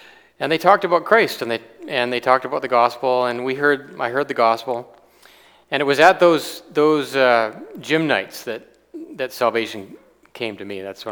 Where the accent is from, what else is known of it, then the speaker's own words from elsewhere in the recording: Victoria, British Columbia, Canada; born there; I was born in Victoria, BC. In early days, my family went to Victoria Gospel Chapel.